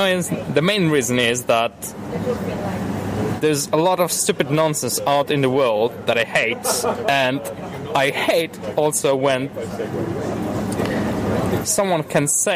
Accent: Poland; English is a second language; I'm from Poland.

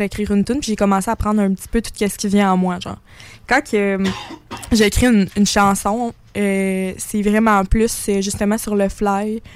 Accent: Montmagny, Quebec, Canada; now in Quebec City, Canada; Je suis originaire de Montmagny, maintenant à Québec.

